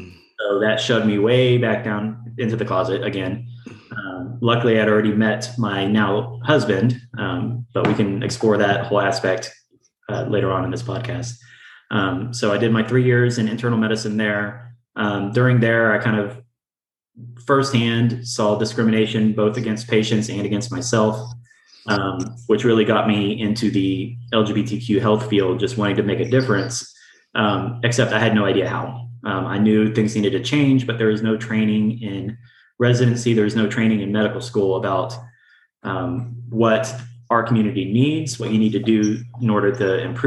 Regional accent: Dallas, Texas, United States; I grew up in Dallas. So I'm born in Texas, spent my first 18, 19 years there.

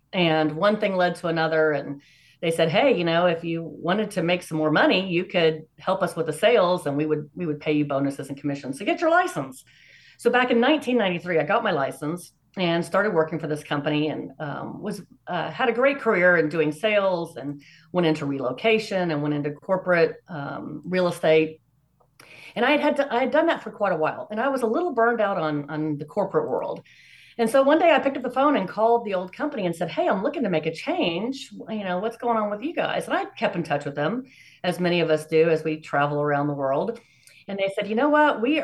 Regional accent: Texas, United States; now in Plano, United States; I was born and raised in Texas and actually came to Dallas from San Antonio.

